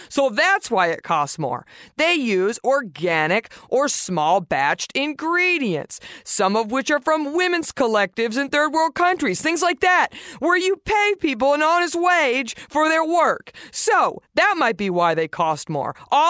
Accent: Dallas, Texas, United States; I'm going to try to go to IBE Dallas, repping my hometown, baby.

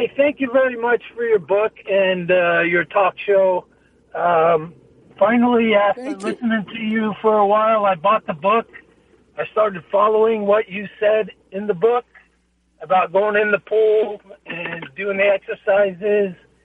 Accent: New York City, New York, United States; Staten Island, New York.

